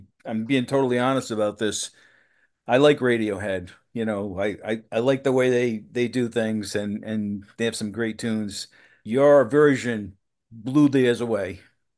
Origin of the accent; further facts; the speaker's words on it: Rhode Island, United States; That's where I grew up in Rhode Island.